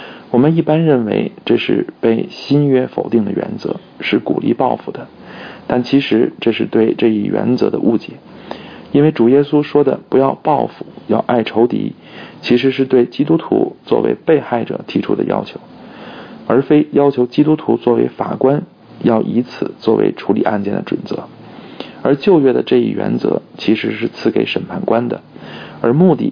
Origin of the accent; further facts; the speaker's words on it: China; 我们中国人也有俗话说，杀人偿命，欠债还钱。